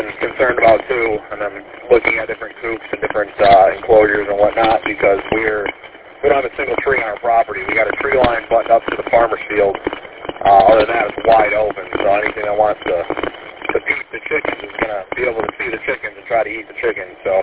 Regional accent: Romeo, Michigan, United States; Yep, I was born and raised in Romeo, grew up at 34 in Fisher, and then went away to school, came back to Omega Park, rented an apartment in Romeo for a bit

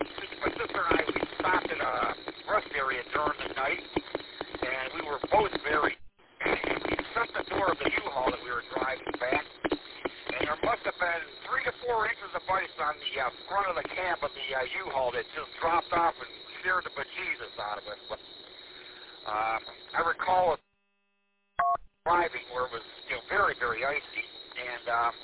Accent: Michigan, United States; you know, I'm from Michigan

